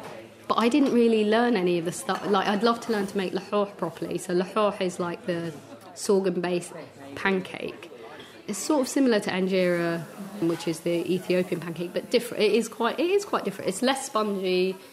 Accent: London, United Kingdom; now in Bristol, United Kingdom; I grew up in London and my family are still there, and I miss Somali food essentially when I moved to Bristol

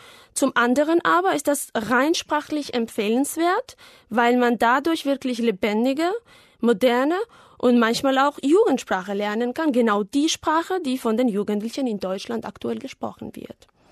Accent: Georgia; German is a second language; ich komme aus Georgien. Ich bin im Jahr 1985 geboren.

